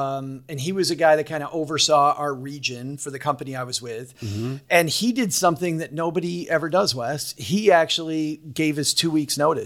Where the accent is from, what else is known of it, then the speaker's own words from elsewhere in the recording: Kalamazoo, Michigan, United States; I was. I'm from Kalamazoo, halfway between Detroit and Chicago, West Michigan.